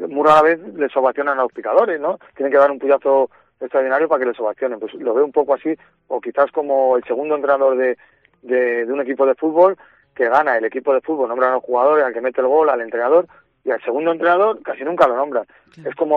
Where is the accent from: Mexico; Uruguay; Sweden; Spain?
Spain; Castile; soy castellano y eso no lo puedo cambiar, con esos genes he venido y somos un poco a lo mejor secos o rudos